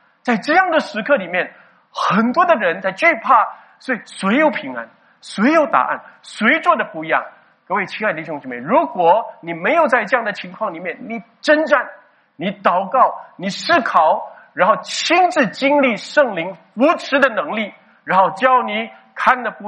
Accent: China; now in Singapore; 我们从大陆进来的人要不要隔离14天啊？

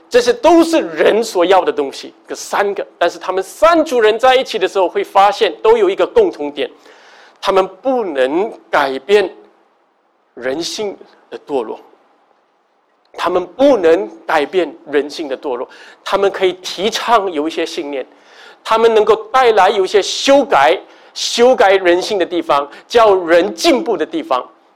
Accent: Singapore; 我们新加坡社会是孔夫子的教导

